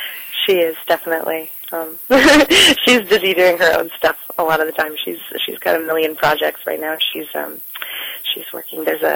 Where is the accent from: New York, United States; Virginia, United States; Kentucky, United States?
Kentucky, United States; especially where I grew up in Bible Belt Kentucky.